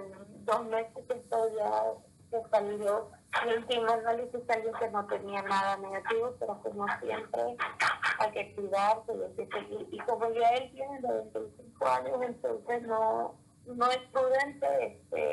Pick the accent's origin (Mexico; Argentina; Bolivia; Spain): Bolivia; Santa Ana del Yacuma, Beni; born there; Yo nací en Santa Ana de Yocuma, en el Beni.